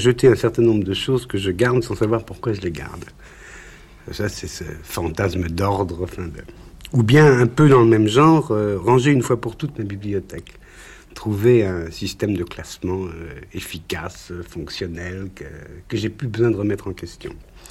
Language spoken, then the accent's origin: French; Paris, Île-de-France, France; depuis que je suis parisien, c'est-à-dire depuis ma naissance